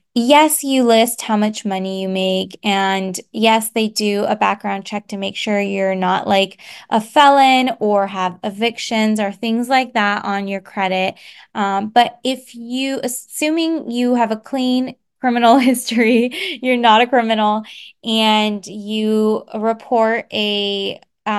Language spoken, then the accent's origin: English; United States; also born or lived in Paris, France; my home country of the US.